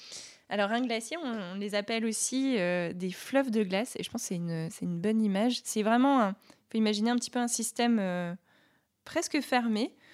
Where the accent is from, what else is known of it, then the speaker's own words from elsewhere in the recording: Bourges, Centre-Val de Loire, France; Alors moi, je viens de Bourges, en fait, de la campagne berrichonne. Je viens d'une famille qui a des origines très diverses. Donc on ne peut pas vraiment dire... Moi, j'ai grandi là-bas, mais je ne suis pas vraiment de là-bas.